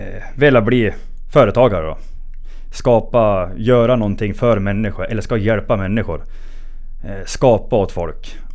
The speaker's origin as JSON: {"language": "Swedish", "town": "Hofors", "region": "Gävleborg County", "country": "Sweden", "tie": "born or raised there", "said": "är en 26-åring, född och uppvuxen i Hofors."}